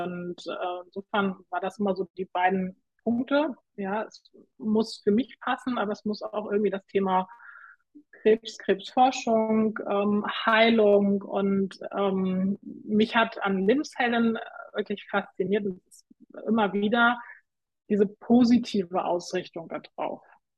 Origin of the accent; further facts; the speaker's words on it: Hamburg, Germany; Und mein Herz höher schlagen lässt immer wieder meine Heimatstadt Hamburg, in die ich vor 4 Jahren zurückgekehrt bin, heimgekehrt bin.